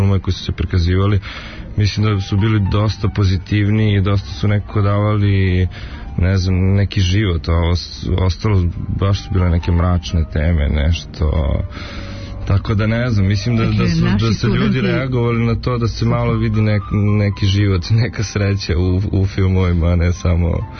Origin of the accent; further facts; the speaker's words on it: Kruševac, Šumadija and Western Serbia, Serbia; snimanom u mom rodnom gradu u Kruševcu